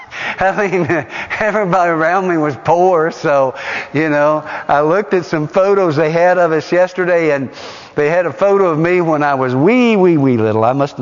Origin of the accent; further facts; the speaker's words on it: Tennessee, United States; And I grew up right here in Morgan and Roane County. Actually grew up in poverty.